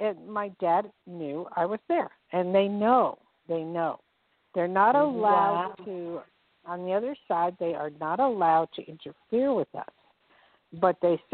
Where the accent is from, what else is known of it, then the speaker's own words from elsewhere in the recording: Los Angeles, California, United States; also born or lived in Hawaii / Tahoe; I grew up in Hawaii, like Tahoe and Los Angeles. So I know where a lot of places are. I traveled a lot.